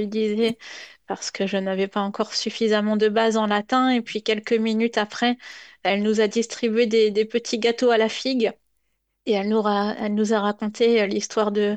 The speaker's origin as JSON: {"language": "French", "region": "Normandy", "country": "France", "said": "Ben moi, je suis originaire de Normandie. J'ai fait mes études à l'université de Caen-Normandie"}